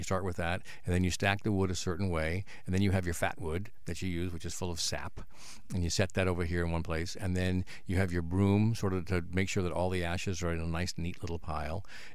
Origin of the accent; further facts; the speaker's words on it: Yakima, Washington, United States; Well, I grew up in Eastern Washington, the little town of Yakima